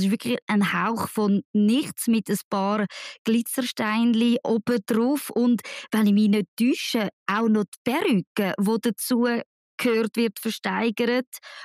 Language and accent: German; Zurich, Switzerland; Als Zürcherin wollte ich mich darum nicht zu weit aus dem Fenster lehnen